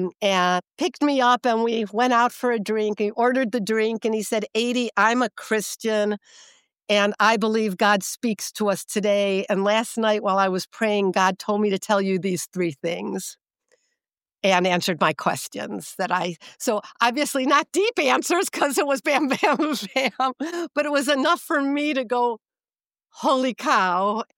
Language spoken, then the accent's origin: English; Skokie, Illinois, United States; So I grew up in Skokie, which I think is the largest sanctuary city for Holocaust victims. So I grew up Jewish.